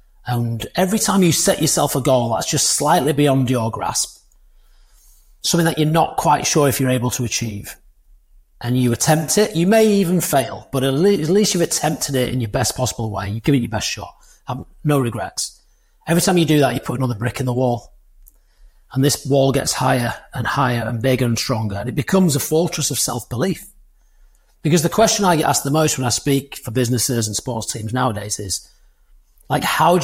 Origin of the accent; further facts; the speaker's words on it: Doncaster, Yorkshire and the Humber, United Kingdom; I'm from kid from Doncaster, handful of GCSEs, no A-levels, no degree.